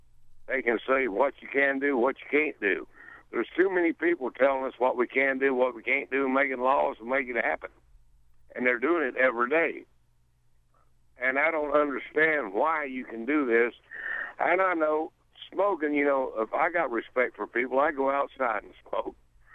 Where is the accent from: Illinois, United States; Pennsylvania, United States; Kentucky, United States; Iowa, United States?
Kentucky, United States; I was born and raised in Kentucky, and everybody that I lived here with as I was growing up made their living off tobacco.